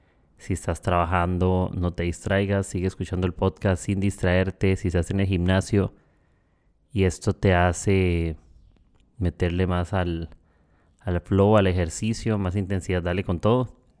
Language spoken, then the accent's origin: Spanish; Costa Rica; now in Lima, Peru; Soy tico, soy costarricense. Soy del país más feliz del mundo, del país más pura vida. Y en este instante, no sé, mañana, ni pasado mañana, no sé a dónde estaré, pero ahorita estoy viviendo en Perú, en Lima.